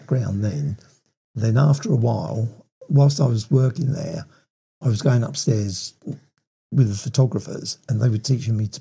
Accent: Hampton, London, United Kingdom; born there; also born or lived in Stevenage; I was born in Hampden in Middlesex.

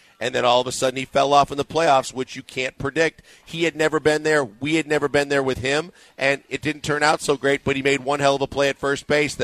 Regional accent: Milwaukee, Wisconsin, United States; There was rumors, being my hometown, I talked to a lot of people

